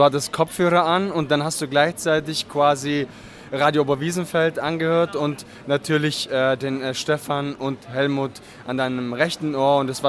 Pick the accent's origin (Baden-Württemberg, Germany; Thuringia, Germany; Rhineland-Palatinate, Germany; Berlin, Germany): Baden-Württemberg, Germany; Also in Baden-Württemberg, da wo ich herkomme, sagt man ein Geschmäckle.